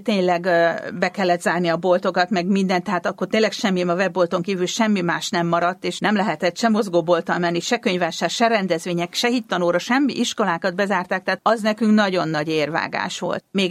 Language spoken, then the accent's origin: Hungarian; Miskolc, Borsod-Abaúj-Zemplén, Hungary; Ott éltünk, hatan vagyunk testvérek, és ő nagyon fiatalon meghalt, én még 7 éves voltam akkor. Utána ugye onnan el kellett jönnünk, és Miskolcra kerültünk